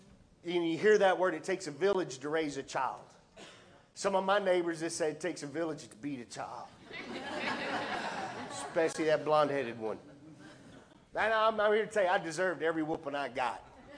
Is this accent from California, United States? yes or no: no; Lubbock, Texas, United States; I was born and raised in Lubbock, Texas. Never left.